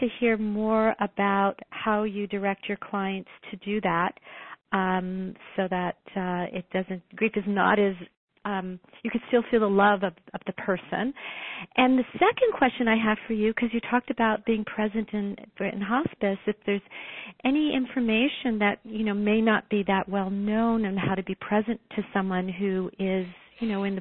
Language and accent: English; Sherman Oaks, California, United States; I'm from Sherman Oaks, California.